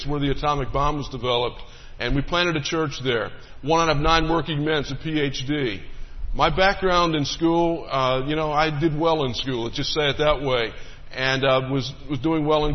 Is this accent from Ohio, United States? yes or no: yes; Cincinnati, Ohio, United States; So I grew up in Cincinnati, Ohio.